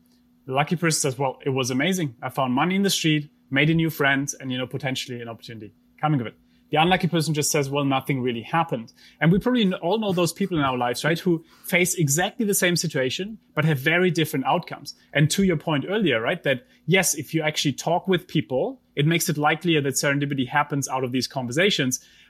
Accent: Germany; English is a second language; I grew up in Germany

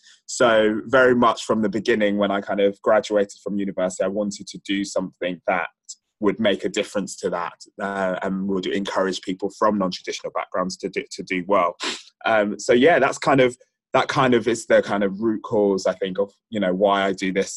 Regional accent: Nigeria; born there; I'm of Nigerian background, and I was born in Nigeria.

